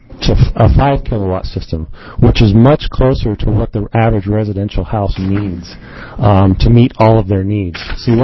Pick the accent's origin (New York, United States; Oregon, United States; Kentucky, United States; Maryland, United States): Oregon, United States; Corvallis; I'm from Corvallis.